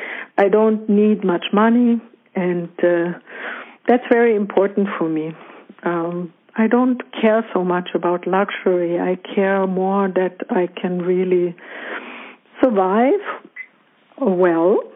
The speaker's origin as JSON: {"language": "English", "town": "Messkirch", "region": "Baden-Württemberg", "country": "Germany", "tie": "born or raised there", "said": "In Germany, in a little town called Meskirch."}